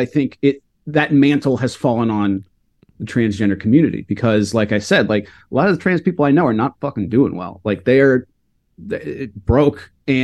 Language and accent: English; Kansas City, Missouri, United States; Although I am from Kansas City